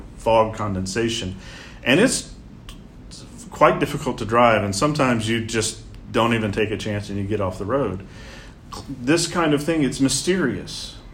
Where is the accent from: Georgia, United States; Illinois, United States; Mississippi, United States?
Mississippi, United States; I know I'm from Mississippi, right?